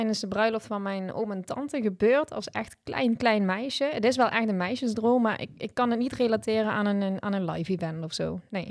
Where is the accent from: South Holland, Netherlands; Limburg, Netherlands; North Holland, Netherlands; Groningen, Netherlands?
Limburg, Netherlands; Ik kom uit Limburg